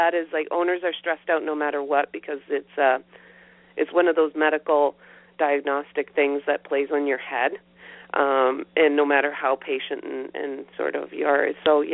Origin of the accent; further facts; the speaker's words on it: the South, United States; accent: southern; I used to live in Arkansas, so you know that hold on, let's see if I can still do it. When I go down south, my southern accent comes back very, very, very quickly